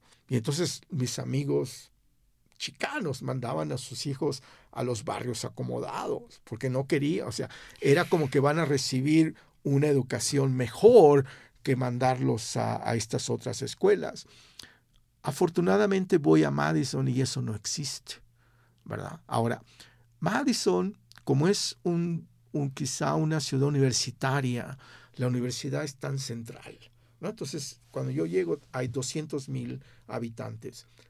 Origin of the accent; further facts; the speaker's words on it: Mexico; yo soy latinex, latinoamericano, ¿no? O mexicano, ¿no?